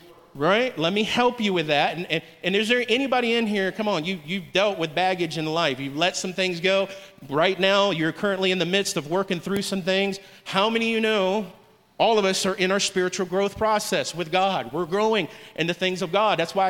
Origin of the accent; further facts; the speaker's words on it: Ocala, Florida, United States; Come on, I grew up in Florida. Tarzan was filmed in my neighborhood. That was Ocala, Florida.